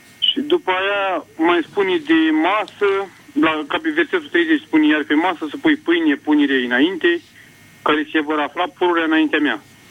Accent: Iași, Iași County, Romania; vă sunt din Iași.

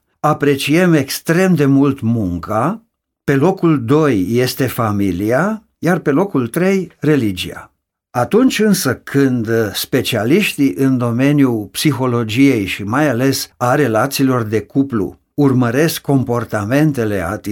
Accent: Romania; noi ar trebui, ca români, să ne luăm gândul de la ideea de joc

